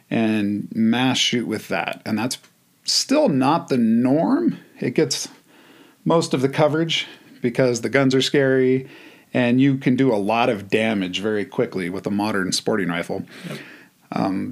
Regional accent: California, United States; And growing up in California, that was not a thing.

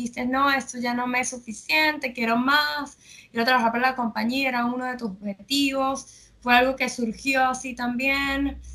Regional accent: Venezuela; now in Argentina; yo no soy de acá, de Argentina, soy de Venezuela, y por ahí conectarme con la cumbia que escuchan acá para mí es más complicado

